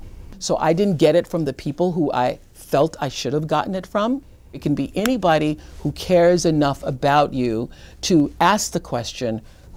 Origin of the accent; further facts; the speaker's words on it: Milwaukee, Wisconsin, United States; And I was struck by the story because it reminded me of my own childhood growing up in Milwaukee.